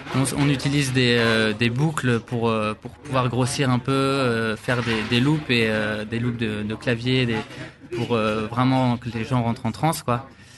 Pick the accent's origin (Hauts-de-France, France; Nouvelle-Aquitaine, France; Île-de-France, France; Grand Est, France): Hauts-de-France, France; Lille; je suis lillois